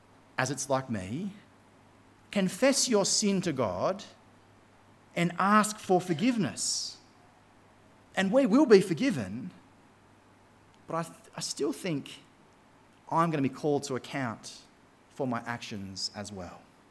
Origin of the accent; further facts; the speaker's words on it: Australia; As an Aussie male, it was like he was speaking directly to my heart.